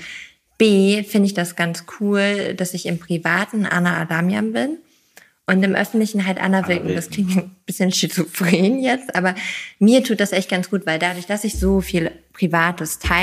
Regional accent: Lower Saxony, Germany; now in Heidelberg, Germany; Ich bin gebürtige Ostfriesin. Also, ich komme aus Ostfriesland. Wohne aktuell noch in Heidelberg, werde aber bald pendeln nach Brügge.

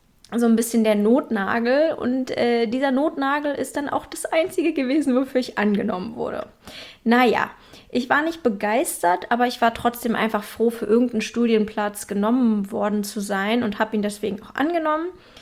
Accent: Berlin, Germany; in meiner Heimatstadt Berlin

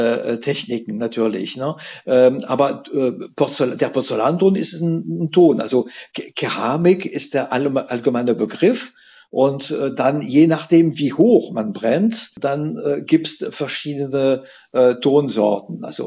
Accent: Atlantic coast, France; German is a second language; moved away; Ich hatte einen Freund in Frankreich, ich komme aus der Atlantikküste

